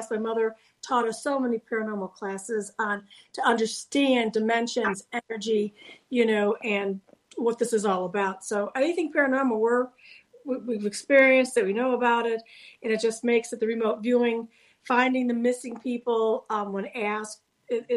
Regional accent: Florida, United States; now in Pittsburgh, United States; I was raised in Florida and been here about 30-some years.

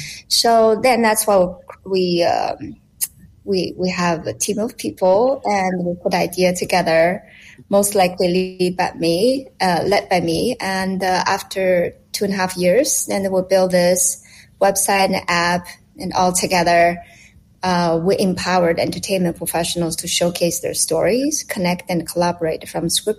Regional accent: Hong Kong; but I grew up in Hong Kong, so a little bit different than mainland China.

